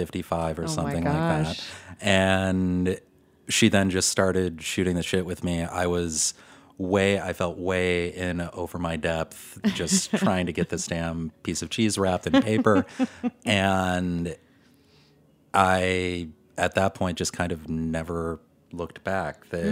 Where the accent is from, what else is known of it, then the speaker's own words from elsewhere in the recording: Detroit, Michigan, United States; And I was in Chicago. I'm originally from Detroit, and I really wanted to go to grad school